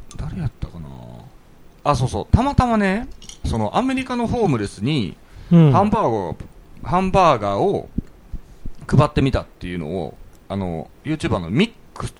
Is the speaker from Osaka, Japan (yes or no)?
yes; Nishinari, Osaka, Japan; 僕、出身というか、あれ、西成なんで。